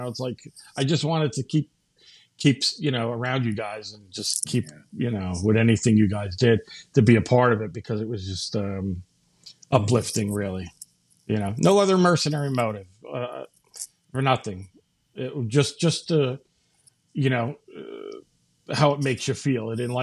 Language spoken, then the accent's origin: English; New Jersey, United States; I'm from New Jersey. 56 this year, I think.